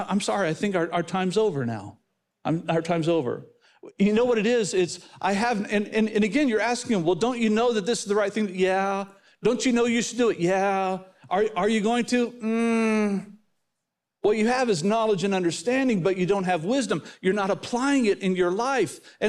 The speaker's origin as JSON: {"language": "English", "region": "Oklahoma", "country": "United States", "tie": "born or raised there", "said": "growing up in Oklahoma, what you do when you need to strip a wire is you just put it in your mouth."}